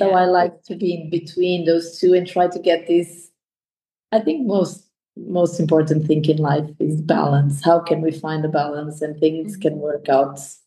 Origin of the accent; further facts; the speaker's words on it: Algarve, Portugal; English is a second language; also born or lived in Lisbon; because I was born in Lisbon. I went to live with my parents in the Algarve, and then we fell in love with the Alentejo.